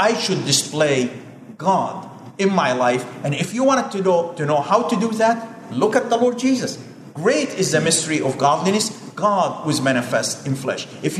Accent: United States; I'm an American, because my accent, my loud voice, the way I conduct myself

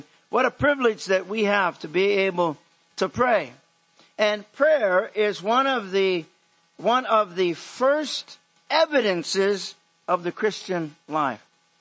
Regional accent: United States; I'm from America. I don't know how to talk.

